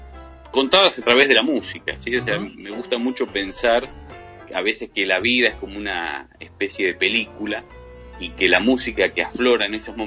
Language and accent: Spanish; Buenos Aires, Argentina; born there; un poco por mi historia personal, de haber nacido en una familia del barrio de La Boca, en Capital Federal.